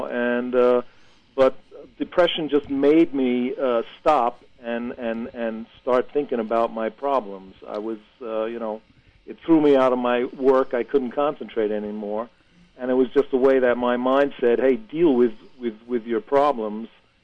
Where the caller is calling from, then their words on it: Munich, Bavaria, Germany; I'm calling from Munich, Germany. I'm listening to WBAI from abroad. I'm an expatriate.